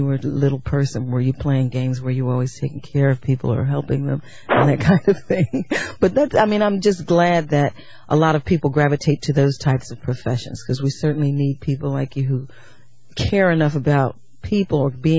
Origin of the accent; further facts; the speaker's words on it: New York, United States; Well, New York is my state also, Westchest